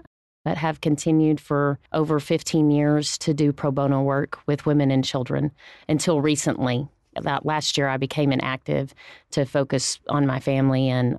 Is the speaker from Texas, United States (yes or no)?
yes; Abernathy, Texas, United States; also born or lived in Lubbock; I was born in Lubbock. I grew up in Abernathy. I graduated from Abernathy High School and went on to Texas Tech